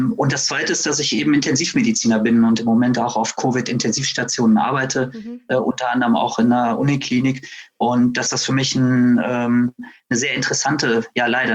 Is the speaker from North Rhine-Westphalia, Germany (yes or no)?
yes; North Rhine-Westphalia, Germany; born there; Ich bin auch ganz normal geboren worden. Nein. Im Sauerland und 1980 und aus einer Metzgersfamilie.